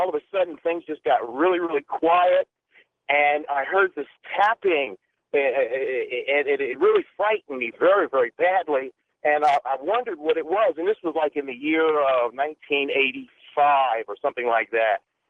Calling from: Phoenix, Arizona, United States; I'm calling you from Phoenix, Arizona.

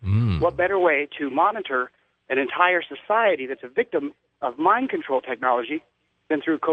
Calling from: Spokane, Washington, United States; I'm calling from Spokane, Washington.

